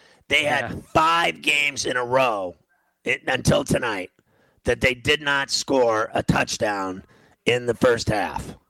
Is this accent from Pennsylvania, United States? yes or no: yes; Pittsburgh, Pennsylvania, United States; Pittsburgh. Pittsburgh and Cleveland are the same absolute shackles of misery, weather-wise and everything else.